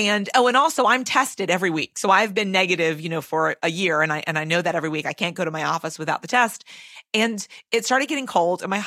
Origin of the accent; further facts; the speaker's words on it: Massachusetts, United States; and so I'm from Massachusetts and the other one was from North Dakota.